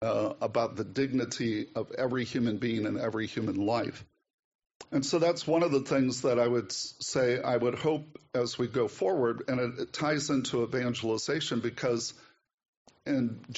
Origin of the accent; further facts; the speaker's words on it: St. Louis, Missouri, United States; now in Kansas City, United States; I'm from the Archdiocese of St. Louis originally. I'm in Kansas City, Kansas now.